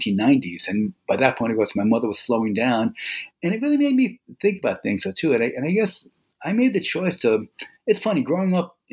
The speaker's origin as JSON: {"language": "English", "town": "New York City", "region": "New York", "country": "United States", "tie": "born or raised there", "said": "growing up in America, and in my case in New York City, we just assumed we were like the capital of the world."}